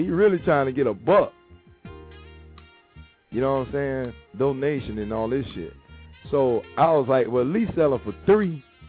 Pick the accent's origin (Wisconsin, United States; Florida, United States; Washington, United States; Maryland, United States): Florida, United States; Tampa; I'm like, well, man, I'm from Tampa too, dog.